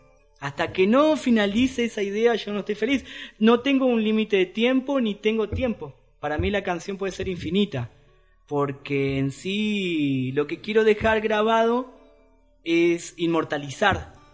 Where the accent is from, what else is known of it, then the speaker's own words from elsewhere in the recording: Argentina; los amigos. Y sí, soy argentino